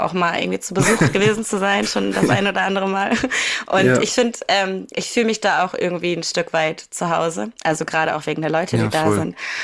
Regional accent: Kiel, Schleswig-Holstein, Germany; alle ZuhörerInnen wissen, dass ich komme aus Kiel. Das ist ja genau die Schnittstelle zwischen Großstadt und Kleinstadt eigentlich so. Also du hast hier voll viel Dorf, aber du hast irgendwie auch direkt Hamburg um die Ecke

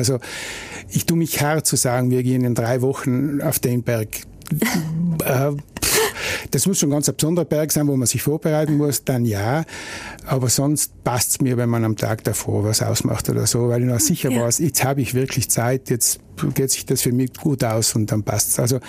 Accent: Bruneck, Trentino-Alto Adige, Italy; Also ich bin ja ein alteingesessener Brunecker, gebürtiger Brunecker.

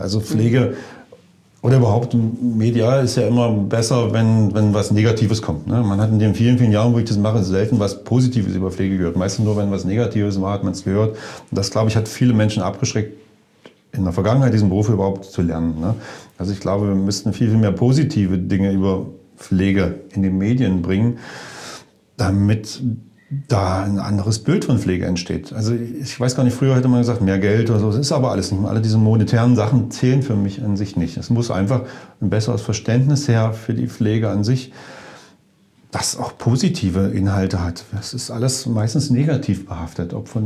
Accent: Dessau, Saxony-Anhalt, Germany; born there; Also ich komme, eigentlich bin ich geboren in Sachsen-Anhalt. Ich bin in Dessau geboren.

